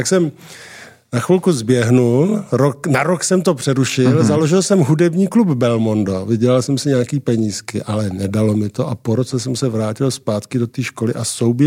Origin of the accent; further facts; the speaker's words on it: Most, Ústí nad Labem Region, Czechia; To jsou moje tři velmi intenzivní vzpomínky na Starý Most, ale celý dětství jsem strávil v Novém.